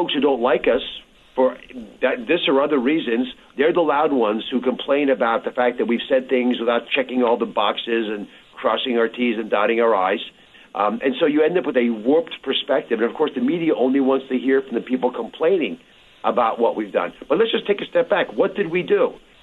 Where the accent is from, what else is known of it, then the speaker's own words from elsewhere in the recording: Philadelphia, Pennsylvania, United States; I'm from Philly.